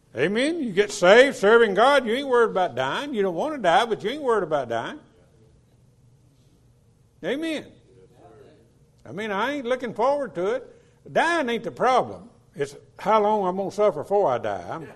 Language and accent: English; Mississippi, United States; But I was raised in church in South Mississippi